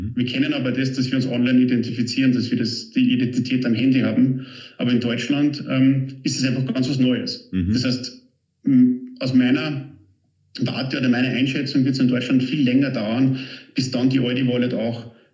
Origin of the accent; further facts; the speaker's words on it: Austria; Also kann man sich jetzt als Österreicher gar nicht vorstellen